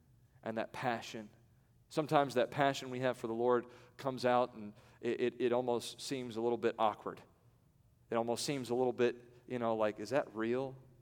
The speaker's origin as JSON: {"language": "English", "town": "Evansville", "region": "Indiana", "country": "United States", "tie": "born or raised there", "said": "I didn't know that God would put me right here where I grew up in Evansville, Indiana, at the church where I was saved."}